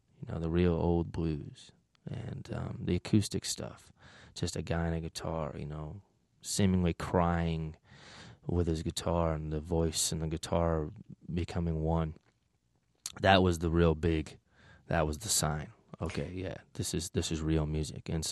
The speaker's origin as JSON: {"language": "English", "town": "Chicago", "region": "Illinois", "country": "United States", "tie": "born or raised there", "also_born_or_lived": "St. Louis, Missouri", "said": "We are from St. Louis, Missouri. I grew up in between St. Louis and Chicago, spent most of my time in Chicago. So right in between two of the major Rust Belt cities."}